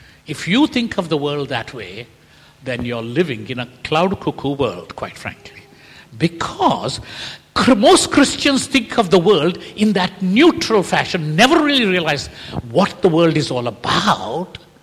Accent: Bangalore, Karnataka, India; I come from Bangalore, which is the cyber city, you know, the center of cyber things in the world, as it were.

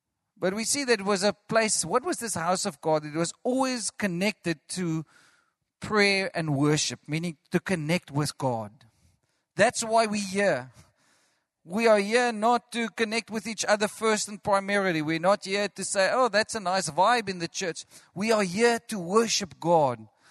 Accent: Caledon, Western Cape, South Africa; I grew up with her in Caledon, you know, small place not far away from here.

